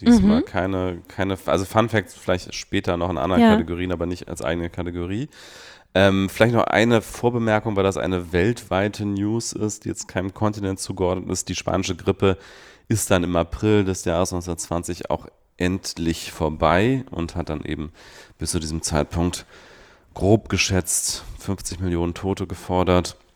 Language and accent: German; Switzerland; Also das hätte ich sogar theoretisch noch als Kind in der Schweiz miterleben können